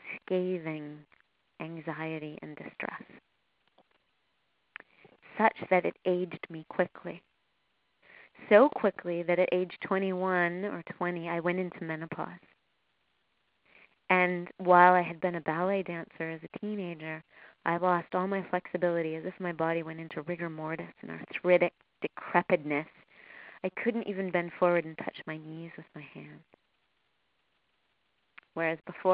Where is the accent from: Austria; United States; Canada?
Canada; accent: Canadian; My Canadian accent's popping out now that I'm still here in Nova Scotia